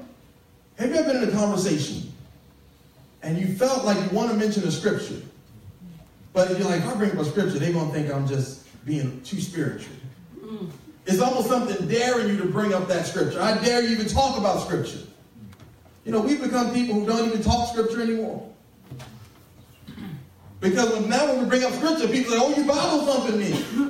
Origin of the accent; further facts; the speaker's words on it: Baltimore, Maryland, United States; Hey, I'm from Baltimore, that's why I act that way.